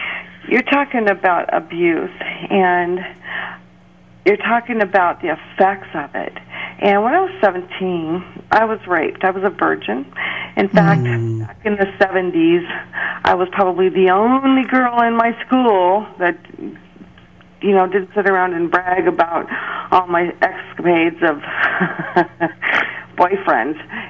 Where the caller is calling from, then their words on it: Oregon, United States